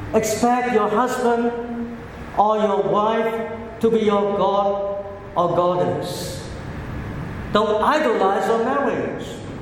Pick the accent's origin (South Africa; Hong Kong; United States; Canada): Hong Kong; moved away; I grew up in church in Hong Kong